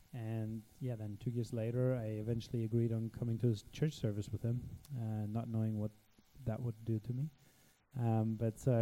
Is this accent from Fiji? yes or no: no; Germany; English is a second language; So I'm actually not at all American. But yeah, I have an American wife. So now I'm Americanized. So I grew up in Germany